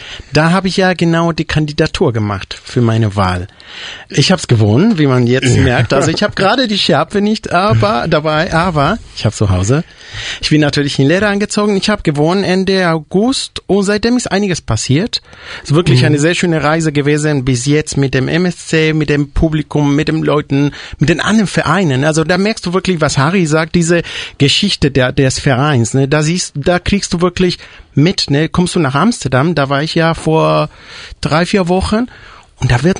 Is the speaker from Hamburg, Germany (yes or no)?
yes; Hamburg, Germany; Wir sind aus Hamburg